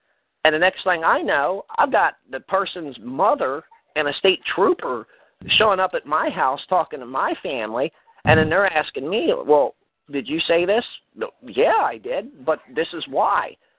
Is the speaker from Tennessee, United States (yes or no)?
no; Baltimore, Maryland, United States; I originally grew up in Baltimore, Maryland, inner city.